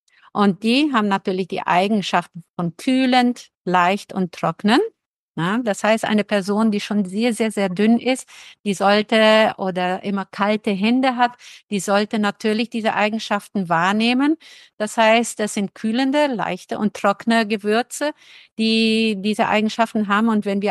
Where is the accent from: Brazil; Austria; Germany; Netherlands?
Brazil; ich komme zwar aus Brasilien und bin mit Bananen aufgewachsen